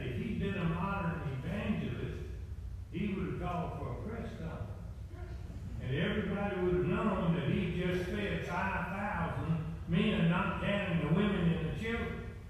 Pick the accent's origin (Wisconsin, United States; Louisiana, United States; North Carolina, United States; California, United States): Louisiana, United States; Shreveport; I grew up on Cross Lake in Shreveport, Louisiana.